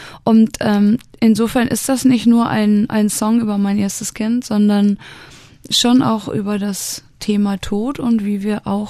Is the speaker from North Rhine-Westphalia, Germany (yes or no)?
yes; Hagen, North Rhine-Westphalia, Germany; gerade weil es meine Heimatstadt ist. Und ich war da auch länger nicht. Und da spiele ich in meiner alten Grundschule tatsächlich. Es gab in Hagen sonst keine richtig coolen Venues mehr, so in der Größe.